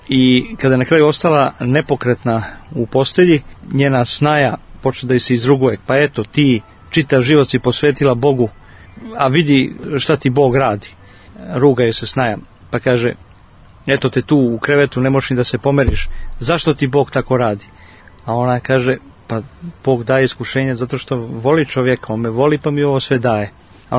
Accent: Cetinje, Montenegro; ili kao što kod nas na Cetinju zovu velike praznike strašni svetac.

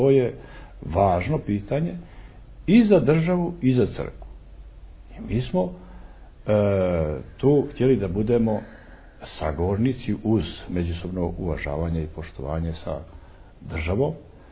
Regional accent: Montenegro; ja uvijek potenciram to da mi jesmo Srbi, ali mi smo i Crnogorci. Mi to ne dijelimo. To je kod nas jedno te isto.

